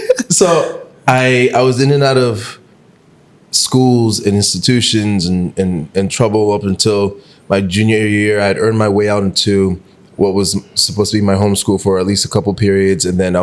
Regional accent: Maryland, United States; also born or lived in Washington, District of Columbia, United States; So I grew up in Maryland. Yeah. I was born in DC, first generation.

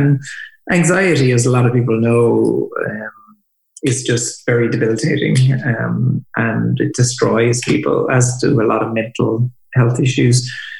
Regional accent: Ireland; We're becoming really dangerous, actually, in a good way. As Irish people.

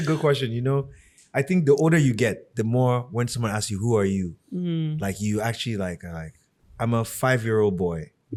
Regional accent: Nigeria; I love being Nigerian.

